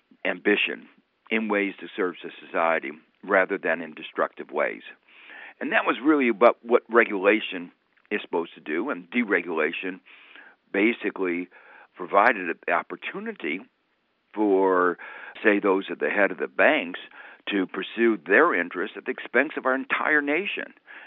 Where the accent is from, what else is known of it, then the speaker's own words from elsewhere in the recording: Gary, Indiana, United States; Even back in that period, what I call the Golden Age, when I was growing up in Gary, Indiana, you know, there was a lot of inequality.